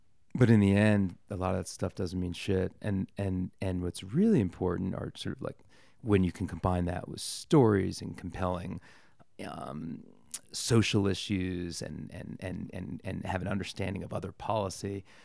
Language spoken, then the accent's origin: English; Washington, District of Columbia, United States; I grew up in Washington, D.C., and in high school, I had a great experience of riding.